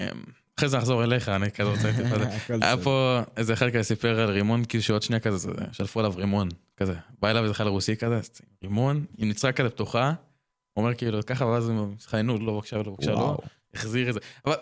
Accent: Jerusalem, Jerusalem District, Israel; פשוט אני ירושלמי, אתה מבין?

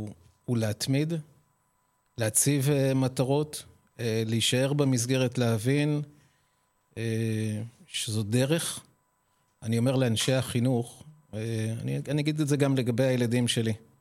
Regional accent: Haifa, Haifa District, Israel; born there; זוכרים שסיפרתי שנולדתי בחיפה, עיר תחתית, ואדי סליב.

